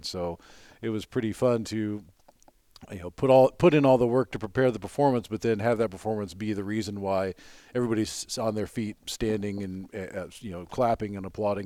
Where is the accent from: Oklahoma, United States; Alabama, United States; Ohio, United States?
Ohio, United States; Athens; I grew up down in Athens, Ohio, next to Ohio U.